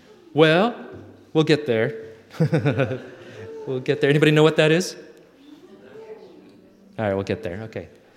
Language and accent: English; Grand Forks, North Dakota, United States; born there; And I was born there in December during a blizzard, you know.